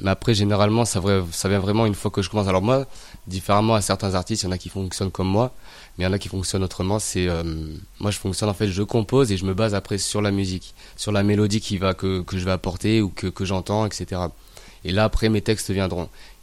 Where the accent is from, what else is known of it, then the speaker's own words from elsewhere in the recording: Provence-Alpes-Côte d'Azur, France; Il est vrai du coup que j'arrive de la région des Hautes-Alpes. Alors moi d'origine je suis malgache, mais j'ai grandi dans la région des Hautes-Alpes, plus précisément, alors pas à Gap, mais dans le Champsaur.